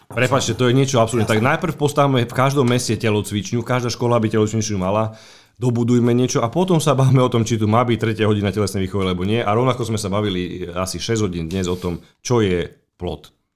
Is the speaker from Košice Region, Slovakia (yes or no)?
yes; Michalovce, Košice Region, Slovakia; ja som tiež pôvodom z Michalovec, ale asi by som si netrúfol kandidovať v Michalovce, keď tam nežijem